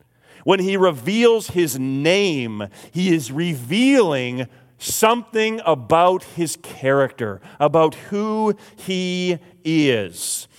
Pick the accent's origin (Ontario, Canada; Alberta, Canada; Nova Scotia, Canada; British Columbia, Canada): British Columbia, Canada; Courtenay; I spent the most of my younger years growing up in Courtney on the Northern Island.